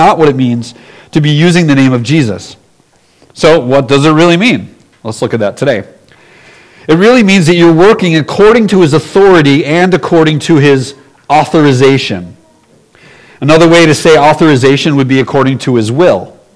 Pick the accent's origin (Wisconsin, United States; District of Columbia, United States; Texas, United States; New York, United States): New York, United States; Buffalo; But this week I was in Buffalo and visiting my hometown in Buffalo for a few days.